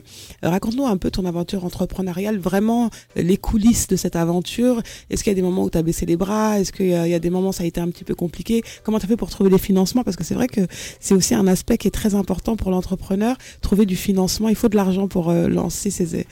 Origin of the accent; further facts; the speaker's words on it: Senegal; moi, je suis originaire du Sénégal.